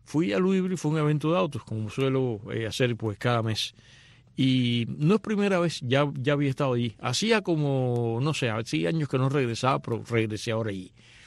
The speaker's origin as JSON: {"language": "Spanish", "country": "Cuba", "tie": "born or raised there", "moved": "yes", "said": "cuando yo me fui de Cuba"}